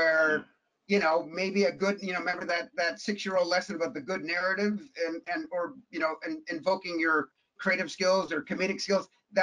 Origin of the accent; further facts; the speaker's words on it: Toronto, Ontario, Canada; we grew up sort of lower middle class. I mean, the teeny little 1100 square foot bungalow that I grew up in Toronto, once we settled down